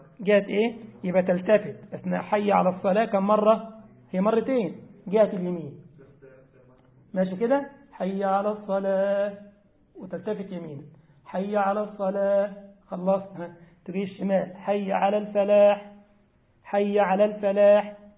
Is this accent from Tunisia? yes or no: no; Egypt; احنا عندنا في مصر النبوت